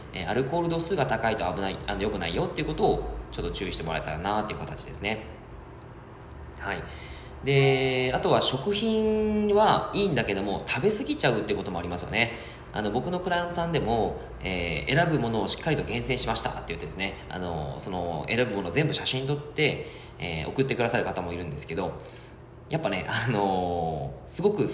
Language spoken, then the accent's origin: Japanese; Yamagata, Japan; now in Fukuoka, Japan; 僕の山形出身なんで、うわめんどくせえと思っちゃうんですよね